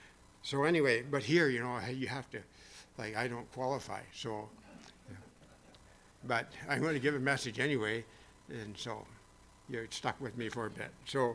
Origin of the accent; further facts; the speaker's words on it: Searchmont, Ontario, Canada; So I said that I was from Searchmont.